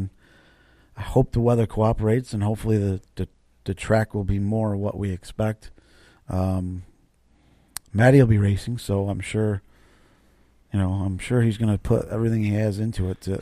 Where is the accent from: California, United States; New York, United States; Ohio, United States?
New York, United States; growing up around the Mohawk River my whole life